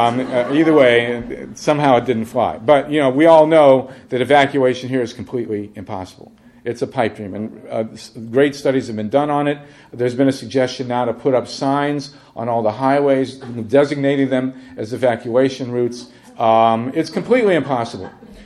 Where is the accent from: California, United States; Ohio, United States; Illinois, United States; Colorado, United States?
Ohio, United States; You know, I grew up in Ohio, and I'd never heard of earthquakes before.